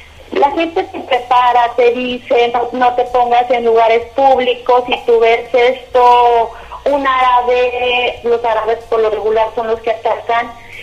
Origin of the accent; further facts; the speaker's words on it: Mexico; mexicanos no somos muchos, somos pocos